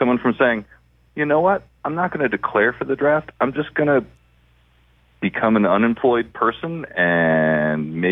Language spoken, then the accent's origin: English; New Jersey, United States; I'm a Giants fan. I'm originally from New Jersey.